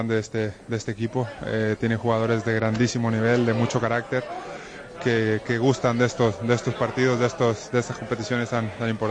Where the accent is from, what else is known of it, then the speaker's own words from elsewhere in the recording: Mexico; La verdad que siendo mexicano admiro a cualquier deportista que está fuera del país.